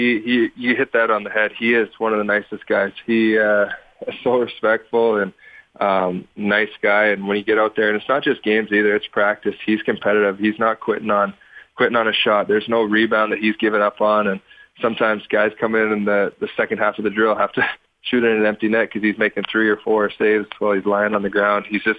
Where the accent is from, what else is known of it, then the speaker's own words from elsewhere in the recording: Canada; But I guess for me, growing up in Canada, obviously the goal is to play in the NHL